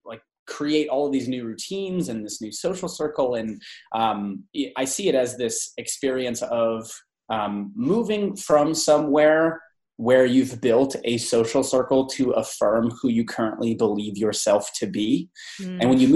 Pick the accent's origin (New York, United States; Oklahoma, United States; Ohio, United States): Ohio, United States; Columbus; also born or lived in San Francisco; had moved from San Francisco, where I'd lived for about a year and a half. And then I'm from Ohio originally, like right around the Columbus area.